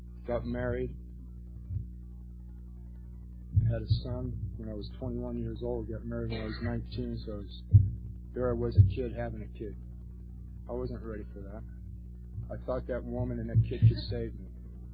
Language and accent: English; Akron, Ohio, United States; born there; I grew up in a military family. I was born in Akron, Ohio in 1959.